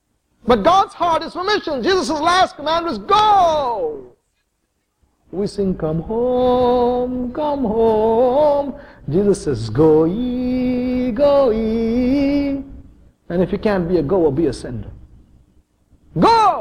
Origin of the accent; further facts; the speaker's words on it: India; For 26 years of my life, I grew up in one of the poorest